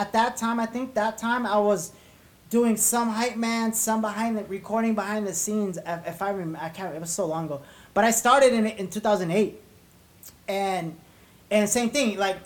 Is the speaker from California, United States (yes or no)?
yes; La Puente, California, United States; also born or lived in Moreno Valley; I moved from Moreno Valley to La Puente. And that's how I was born and raised in La Puente.